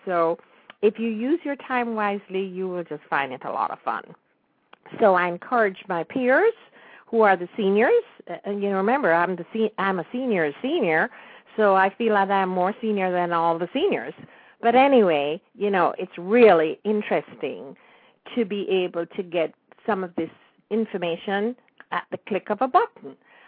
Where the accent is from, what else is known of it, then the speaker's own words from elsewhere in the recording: Jamaica; as a youngster growing up in Jamaica